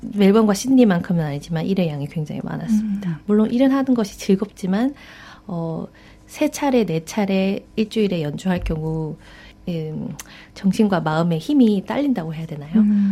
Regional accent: South Korea; 제가 한국인으로선 세 번째 입상자인데요.

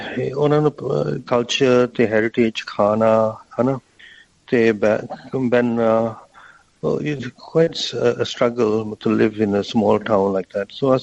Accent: Malaysia; now in Australia; ਅਸੀਂ ਮਲੇਸ਼ੀਆ ਤੋਂ ਆਏ ਸੀ, ਅਸੀਂ ਤਾਂ ਚੌਥੀ ਅਸੀਂ ਤਾਂ ਤੀਸਰੀ ਪੀੜ੍ਹੀ ਆ ਪੰਜਾਬ ਤੋਂ ਨਿਕਲੇ ਹੋਏ।

